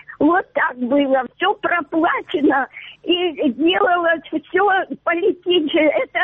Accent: Donetsk Oblast, Ukraine; Я из Донецкой области. У нас украинский флаг. Я украинка.

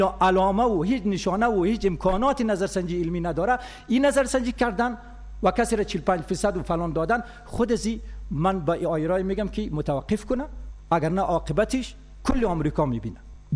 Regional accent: Afghanistan; من تنها افغان هستم

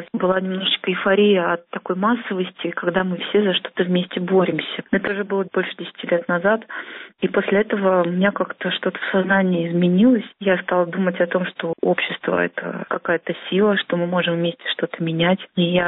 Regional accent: Izhevsk, Udmurtia, Russia; born there

